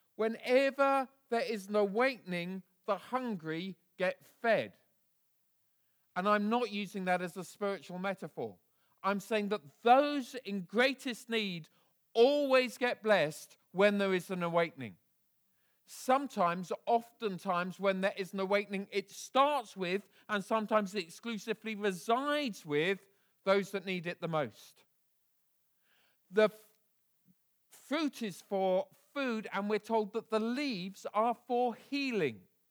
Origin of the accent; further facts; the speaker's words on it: Bedford, East of England, United Kingdom; I was raised in Bedford, a town about 50 miles north of here.